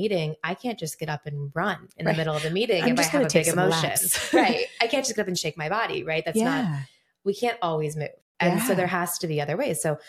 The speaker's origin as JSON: {"language": "English", "town": "Columbus", "region": "Ohio", "country": "United States", "said": "I was raised in the Browns football. I'm from Columbus."}